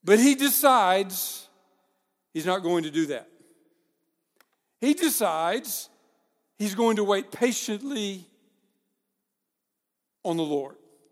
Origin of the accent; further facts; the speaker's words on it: Paris, Texas, United States; I grew up in Northeast Texas, a little town called Paris. Little church outside my hometown in Paris, Texas